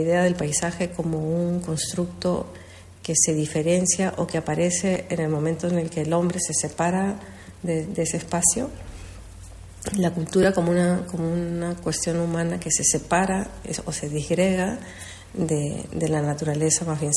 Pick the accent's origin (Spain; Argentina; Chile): Spain; also born or lived in Peru; Y yo como española, pues sí pienso que habría que pedir perdón. Pero como peruana también.